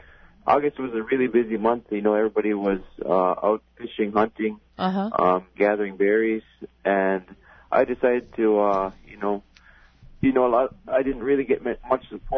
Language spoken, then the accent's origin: English; Elim, Alaska, United States; now in Shishmaref, United States; I come from here in Shishmaref. It's a village of 600 people, just north of Nome. I'm originally from Elam. It's a smaller community near Nome, of 300 people.